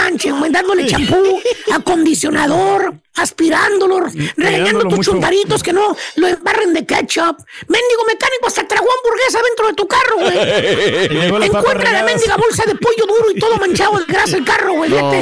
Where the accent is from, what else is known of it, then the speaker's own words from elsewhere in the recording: Acapulco, Guerrero, Mexico; Digo, no, yo soy de Guerrero, de Acapulco.